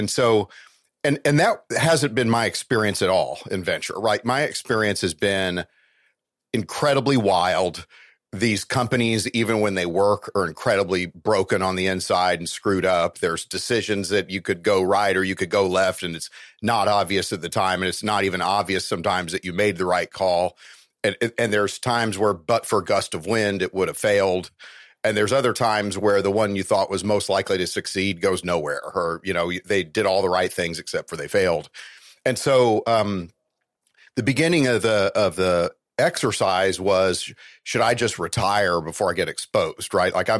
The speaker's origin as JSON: {"language": "English", "region": "Oklahoma", "country": "United States", "tie": "born there", "said": "I was born in Oklahoma and all my relatives were from Oklahoma."}